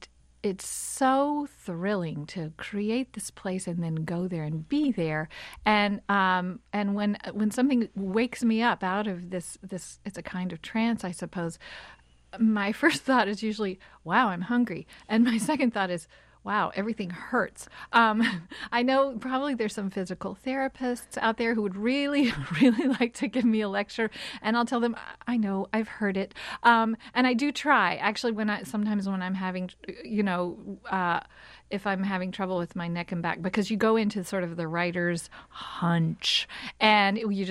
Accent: Kentucky, United States; I often meet people who think that because I'm from Kentucky, I might be a backward person.

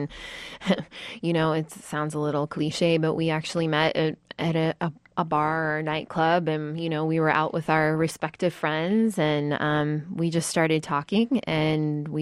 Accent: Cincinnati, Ohio, United States; So I grew up outside of Cincinnati, Ohio.

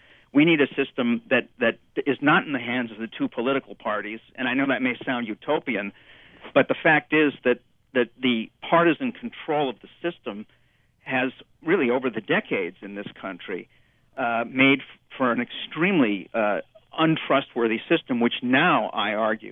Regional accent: Chicago, Illinois, United States; I mean, I'm a Chicagoan, so, you know, I know too much to be a Democrat.

